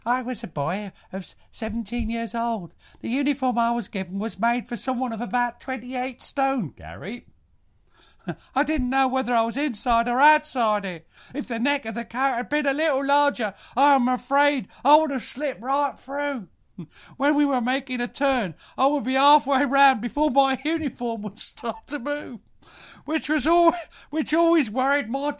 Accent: Chesterfield, East Midlands, United Kingdom; I'm from Chesterfield. This is near now.

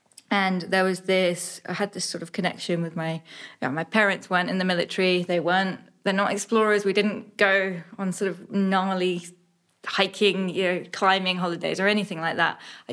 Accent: East of England, United Kingdom; But only child growing up in Suffolk

